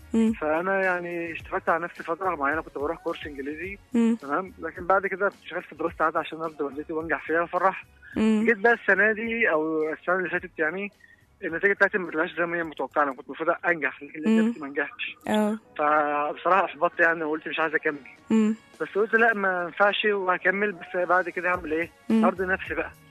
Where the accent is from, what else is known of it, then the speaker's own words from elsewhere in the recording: Mansoura, Dakahlia, Egypt; لكن بعد كده لقيت انها كانت في طنطا وانا من المنصوره.